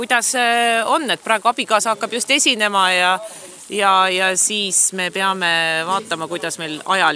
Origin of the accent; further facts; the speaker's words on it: Kallaste, Tartu County, Estonia; now in Mõisaküla, Estonia; Pärit olen ma Kallastelt, aga aadress on praegu Mõisakülas